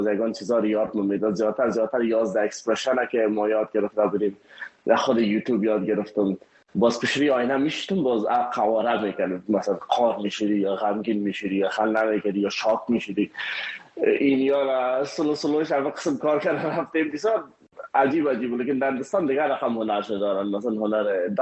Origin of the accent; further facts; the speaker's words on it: Afghanistan; now in India; ما یک مهاجر بودیم مثل تمام مهاجرهایی که از افغانستان ایلا کردیم ما آمدیم طرف هندستان ما غریب بودیم